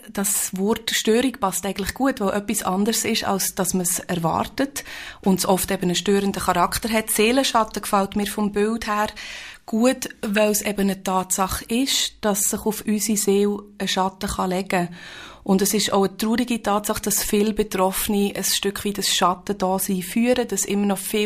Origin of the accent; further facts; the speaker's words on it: Aargau, Switzerland; now in Grossachstetten, Switzerland; Ich bin von Grossachstetten angereist. Wir sind seit 10 Jahren dort daheim. Ich bin im Aargau aufgewachsen, bin durchs Studium nach Bern gekommen, ins Berngebiet, habe dort eben an der Uni Bern Psychologie, Psychotherapie studiert und wir sind jetzt in Grossachstetten daheim, mein Mann und ich, der Roman.